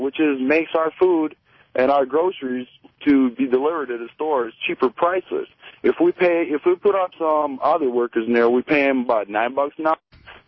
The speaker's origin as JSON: {"language": "English", "country": "Russia", "second_language": "English", "lives_now": "Sterling Heights, United States", "said": "I'm actually from Sterling Heights here in Michigan, but originally, yeah, I am from Russia."}